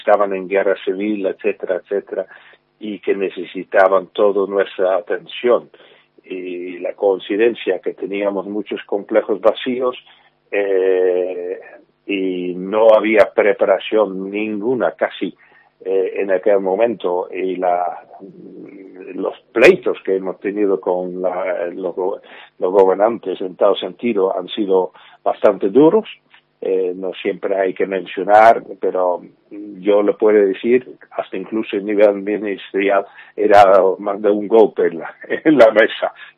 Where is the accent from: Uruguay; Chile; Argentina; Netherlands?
Netherlands; Spanish is a second language; Yo soy holandés de origen, y en Holanda también tenemos el problema